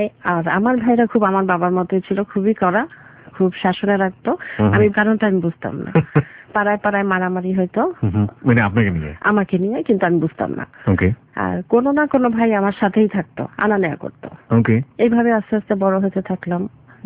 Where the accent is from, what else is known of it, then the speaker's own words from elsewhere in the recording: Khulna, Khulna Division, Bangladesh; also born or lived in Bagerhat; আমরা খুলনা চলে আসি।